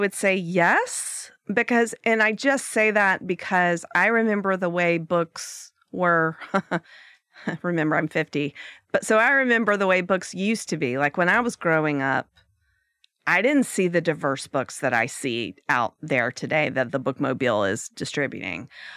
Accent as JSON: {"language": "English", "region": "the South", "country": "United States", "tie": "born or raised there", "said": "I'm a white woman, right? I grew up in the South."}